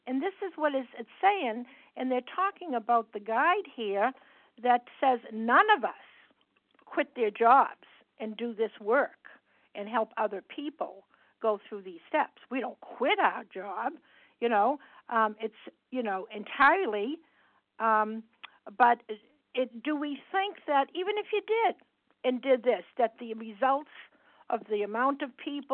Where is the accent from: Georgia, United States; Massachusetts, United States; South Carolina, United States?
Massachusetts, United States; I'm from Massachusetts, and I'm a grateful, recovered, compulsive overeater.